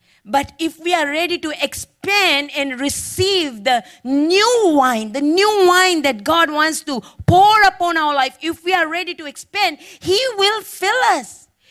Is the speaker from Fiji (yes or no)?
yes; Fiji; I come from Fiji Islands